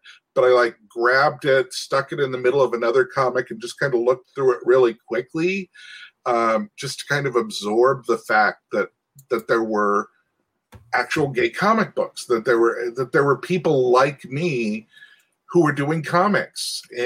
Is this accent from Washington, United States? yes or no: no; Montana, United States; I was from Montana, and we didn't have them back then.